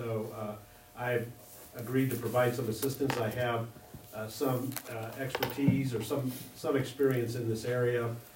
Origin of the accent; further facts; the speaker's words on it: Evansville, Indiana, United States; I'm an attorney from Evansville, Indiana